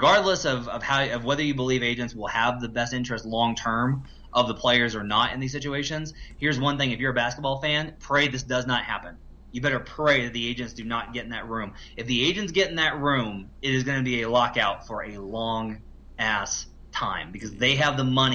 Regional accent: Arkansas, United States; I'm from Arkansas, so I would faint if that happened.

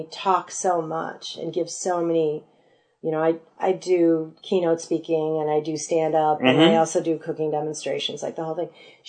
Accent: Chicago, Illinois, United States

